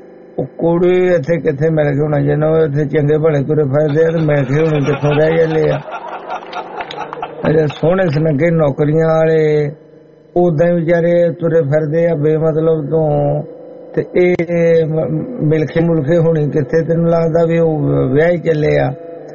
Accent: Punjab, India; ਮੈਂ ਪੰਜਾਬ ਦਾ ਵਸਨੀਕ ਹਾਂ

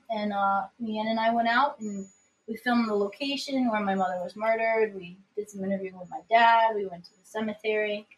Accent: New York, United States; I'm from Upstate New York.

